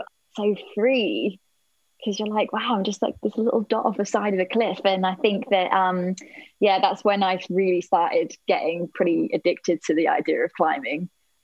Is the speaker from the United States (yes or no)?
no; United Kingdom; I think particularly probably as British people, we are a little bit of a sucker for letting the weather take over